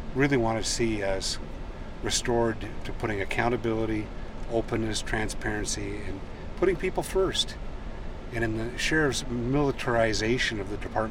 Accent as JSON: {"language": "English", "town": "Libby", "region": "Montana", "country": "United States", "tie": "born or raised there", "said": "I have a terminal case of asbestosis from growing up in Libby, Montana."}